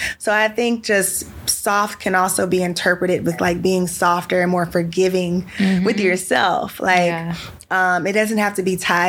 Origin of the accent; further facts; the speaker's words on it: Houston, Texas, United States; Of course, I'm from Houston